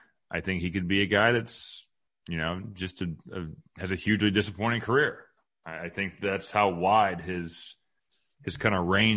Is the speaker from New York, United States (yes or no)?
no; Indiana, United States; I'm from Indiana. That doesn't fly there.